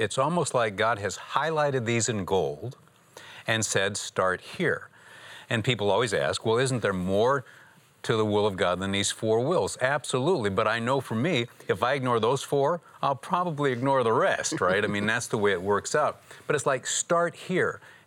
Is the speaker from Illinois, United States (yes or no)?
no; Michigan, United States; Well, Michigan shoes. I was just playing on your Texas boots. I'm from Michigan.